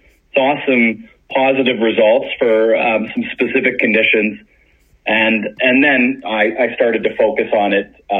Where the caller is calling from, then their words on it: Sarnia, Ontario, Canada; I'm joining you from Sarnia, Ontario, which is a great place to be this time of the year, right on Lake Huron.